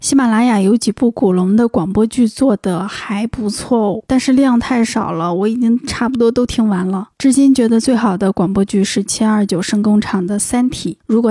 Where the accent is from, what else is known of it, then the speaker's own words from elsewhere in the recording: Hebei, China; 我是河北人，具体河北哪里请大家不要追问了。